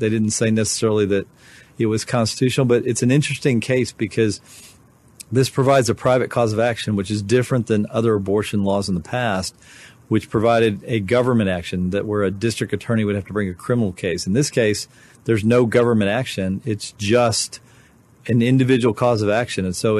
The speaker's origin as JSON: {"language": "English", "region": "North Dakota", "country": "United States", "tie": "born there", "said": "you are actually in my birthplace. I was born in North Dakota"}